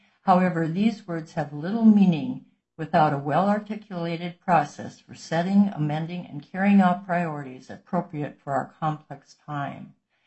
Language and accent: English; Hansville, Washington, United States; from Hansville in North Kitsap.